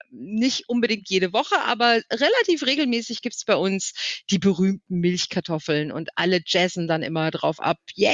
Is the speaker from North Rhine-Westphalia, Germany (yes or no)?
yes; Wipperfürth, North Rhine-Westphalia, Germany; now in Alsfeld, Germany; Wipperfürth, also meine Heimatstadt, hat, glaube ich, 25.000.